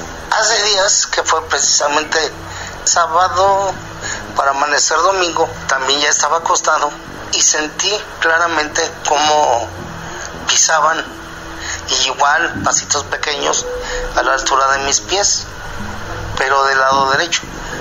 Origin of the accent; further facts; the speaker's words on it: Querétaro, Mexico; Tengo 51 años. Soy de aquí de Querétaro, Querétaro.